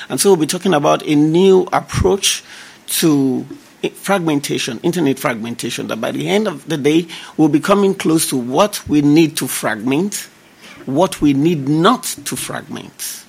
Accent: Nigeria; I'm from Nigeria.

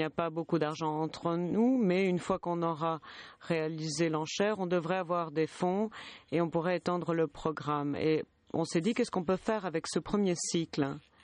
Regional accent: Malawi; Je viens du Malawi.

